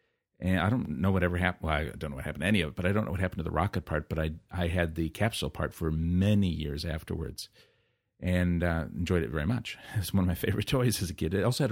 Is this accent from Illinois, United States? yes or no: yes; Illinois, United States; marriage itself is something I'm forbidden to do, either here or in my home state of Illinois.